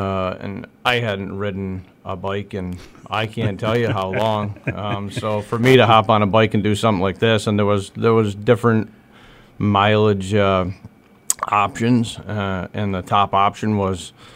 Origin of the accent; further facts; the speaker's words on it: North Adams, Massachusetts, United States; now in Pittsfield, United States; I'm not from here in Pittsfield. I lived here for 18 years now, but I'm originally from North Adams